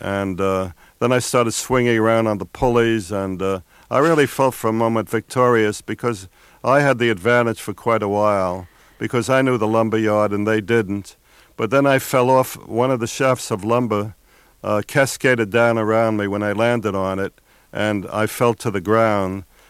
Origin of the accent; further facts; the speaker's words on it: Bronx, New York, United States; when I was a young and reckless boy growing up in the Bronx.